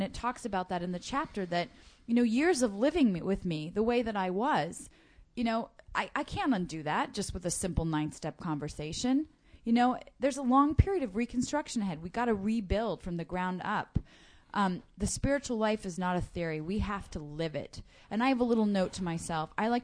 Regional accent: United States; Yeah, I'm from Washington, go figure, but suddenly I'm a Brooklyn farmer.

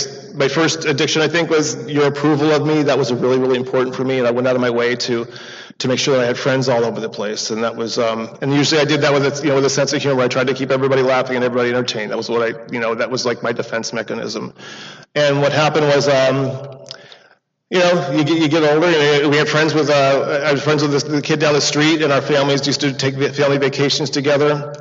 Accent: Yorba Linda, California, United States; I was born and raised in Yorba Linda, California, land of gracious living behind the orange curtain.

